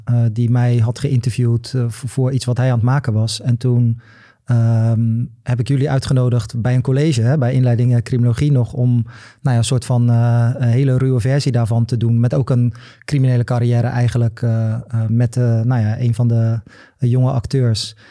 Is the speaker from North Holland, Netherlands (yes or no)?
no; Rotterdam, South Holland, Netherlands; ik kom ook uit Rotterdam.